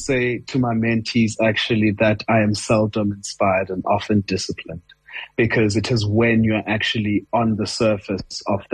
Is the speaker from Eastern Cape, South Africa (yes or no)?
yes; East London, Eastern Cape, South Africa; also born or lived in Mthatha; I was born in Umtata in the Eastern Cape, and I was raised in East London, Emonti. First opportunity I got after matric was to move to Johannesburg